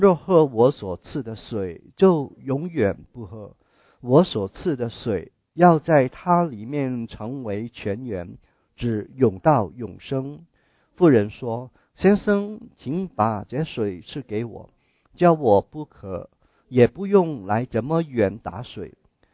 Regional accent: China; 我们知道我们中国人的道教哈

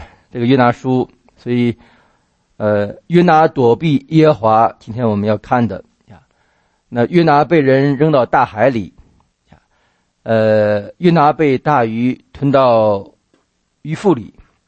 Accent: Tianjin, China; 我们家乡话，有天津人的一句话叫，我们有个说法叫蝎子粑粑独一份

